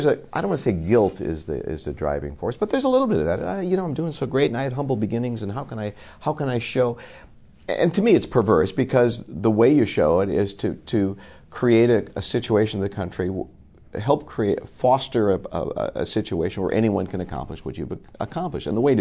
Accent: Chicago, Illinois, United States; I went to a school that was 90% black when I grew up in Chicago, high school. I was the minority kid.

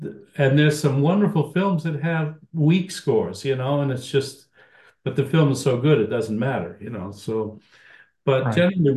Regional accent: Costa Rica; Well, I grew up in Costa Rica.

